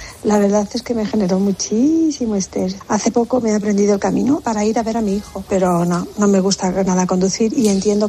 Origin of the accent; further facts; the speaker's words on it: Madrid, Community of Madrid, Spain; Yo soy de Madrid